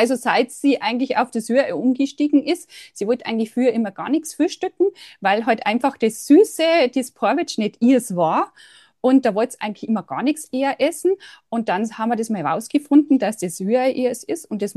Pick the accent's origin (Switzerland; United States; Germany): Germany; Bavaria; Wie man hört, komme ich aus Bayern. Ich hoffe, man versteht mich.